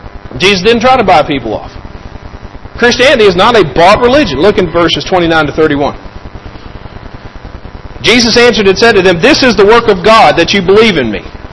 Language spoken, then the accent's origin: English; Kentucky, United States; now in Valparaiso, United States; At home, I realize I'm from Kentucky, but home is Valpo, okay?